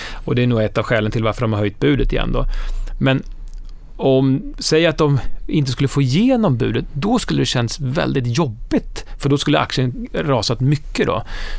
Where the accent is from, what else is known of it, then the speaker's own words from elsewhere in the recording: Huskvarna, Jönköping County, Sweden; inte bara för att jag kommer från Husqvarna